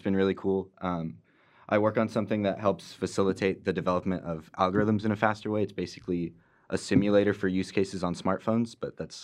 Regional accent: Victorville, California, United States; now in Baltimore, United States; I'm from Victorville, California. That's about halfway between LA and Vegas.

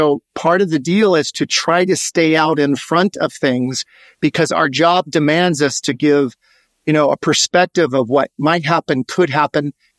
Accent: Hawaii, United States; I grew up in Hawaii, as I said, but I grew up, all my friends were Pacific Islander, you know, Asian.

